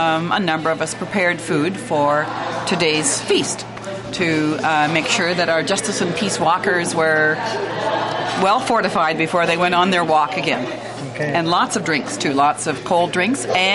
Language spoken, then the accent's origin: English; Burlington, United States; from Burlington and from this church.